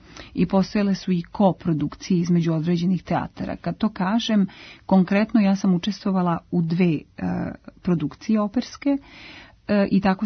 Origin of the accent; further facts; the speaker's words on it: Belgrade, Serbia; Iz Beograda smo bile nas dve